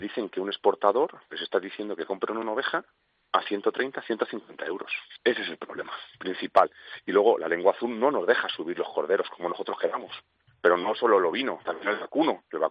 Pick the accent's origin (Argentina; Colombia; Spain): Spain; Segovia, Castile and León; Como te he dicho, soy de Segovia